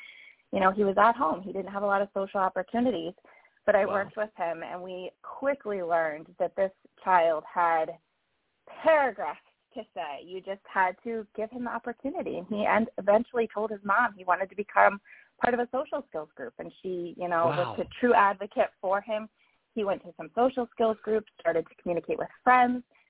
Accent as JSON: {"language": "English", "region": "Pennsylvania", "country": "United States", "tie": "born or raised there", "said": "So this kiddo was in Ohio, not my home state of PA."}